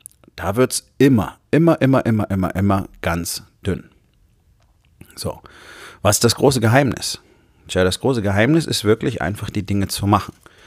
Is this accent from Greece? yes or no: no; Rhineland, Germany; Und im Rheinland, wo ich groß geworden bin, in guten Teilen meiner Jugend